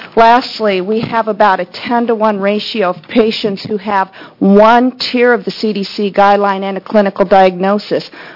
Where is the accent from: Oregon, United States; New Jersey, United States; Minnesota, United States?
Oregon, United States; Bend; from Bend, Oregon, and I'm the president of the Oregon Lyme Disease Network.